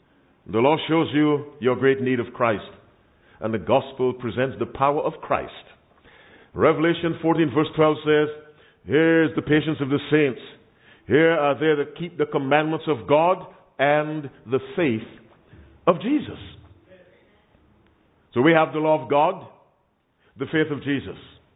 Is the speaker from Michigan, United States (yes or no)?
yes; Michigan, United States; And I'm from Michigan, no snowstorms.